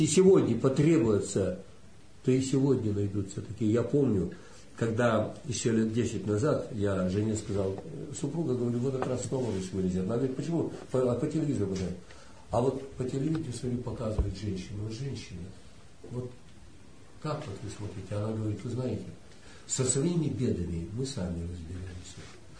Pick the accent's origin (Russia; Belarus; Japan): Belarus; Мы были белорусы, да мы были всегда братьями.